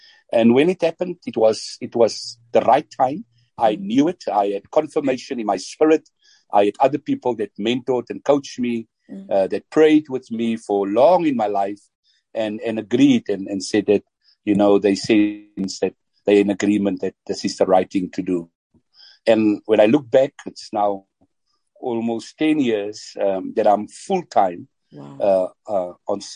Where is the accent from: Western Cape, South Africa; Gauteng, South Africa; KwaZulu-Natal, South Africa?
Western Cape, South Africa; Worcester; So I was born in Worcester, grew up in Worcester. And then I left Worcester to go and study at the University of the Western Cape